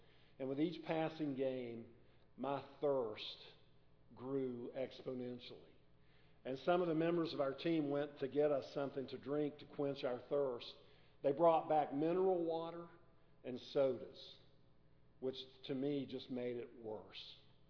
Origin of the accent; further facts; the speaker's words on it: United States; They assumed that since I was from the United States, and since I was tall, that I was a good basketball player.